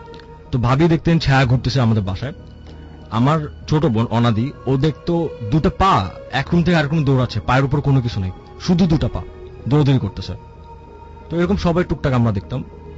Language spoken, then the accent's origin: Bangla; Dhaka, Dhaka Division, Bangladesh; I am from কাঠালবাগান।